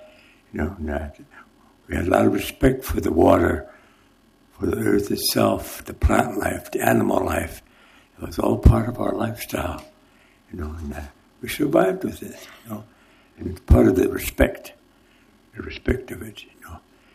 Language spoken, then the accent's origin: English; United States; I just want to come in as a Lakota from my home country and give appreciation